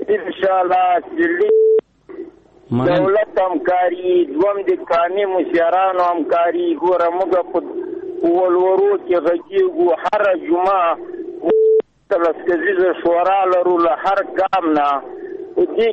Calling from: Paktia, Afghanistan; زه د پکتیا دی ولایت … یو کام سنگیره

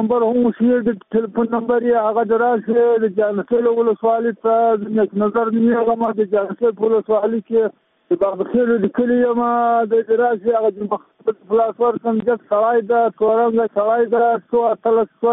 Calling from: Kapisa, Afghanistan; کاپیسا ورای د تګاور سوالی نه تاسو سره تماس یم

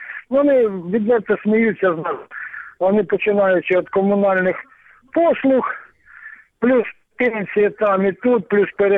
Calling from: Luhansk Oblast, Ukraine; из Луганщины. Мы там пытались за настрой на той стороне. Я живу не в ЛНР.

